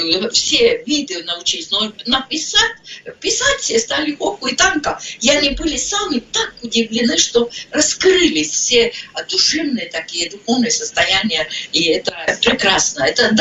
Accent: Estonia; Вот если это все вместе, тогда мы чувствуем, что мы эстонцы.

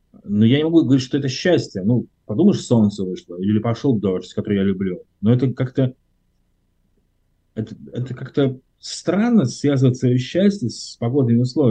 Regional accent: Saint Petersburg, Russia; А я вот как раз-таки человек северный. Я родился в Ленинграде, почти всю жизнь прожил в Ленинграде. Хотя у меня очень много исторических, культурных связей со Средней Азией, да, Узбекистан, Таджикистан. Для меня Ташкент вообще вторая родина

